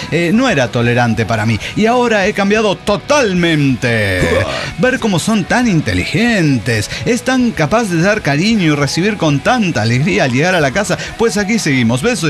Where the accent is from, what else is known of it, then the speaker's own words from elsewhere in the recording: Jalisco, Mexico; soy originario de los Altos de Jalisco.